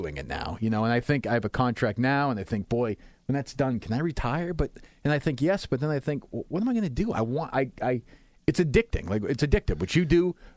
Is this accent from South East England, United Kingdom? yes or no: yes; Winchester, South East England, United Kingdom; I grew up in Winchester, and my family had some means, certainly.